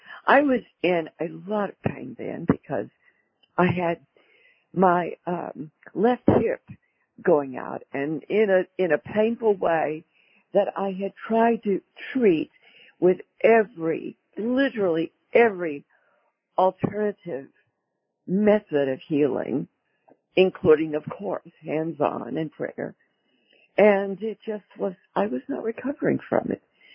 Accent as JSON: {"language": "English", "region": "Texas", "country": "United States", "tie": "born or raised there", "said": "one of the things I really do like so much about my home country of North Texas is the springs and the falls are just awesome."}